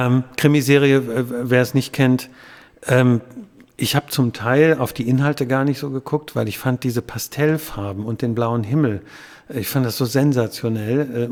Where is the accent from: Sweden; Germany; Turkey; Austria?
Germany; Wuppertal, North Rhine-Westphalia; born there; Jetzt frage ich mal als gebürtiger Wuppertaler